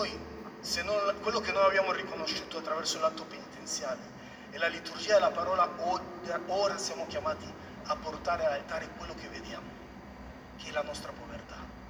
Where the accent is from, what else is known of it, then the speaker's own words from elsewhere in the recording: Panama; now in Italy; io sono di Panama